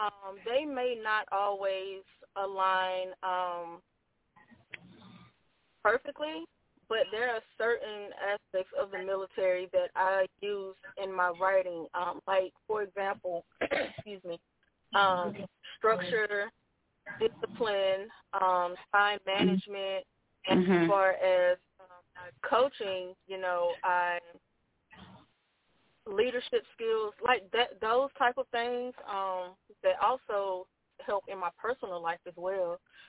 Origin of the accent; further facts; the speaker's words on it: Georgia, United States; Okay, so I am a Southern Belle. I am from Georgia, born and raised.